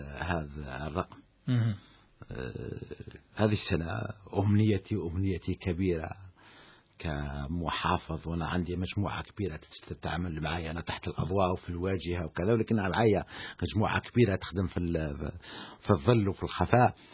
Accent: Algeria; أنا كمواطن جزائري

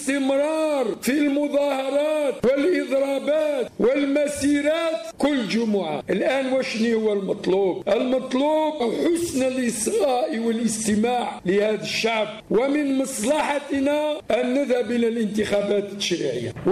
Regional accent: Algeria; نتعاون جميعا كجزائريين وجزائريات لإيجاد حلول من خلال استكمال بناء مؤسسات الدولة

